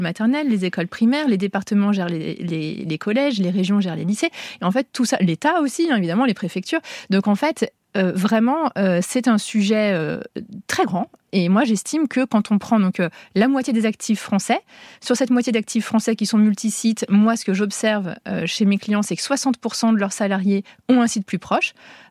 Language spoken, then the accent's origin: French; Lyon, Auvergne-Rhône-Alpes, France; Moi, je suis lyonnaise.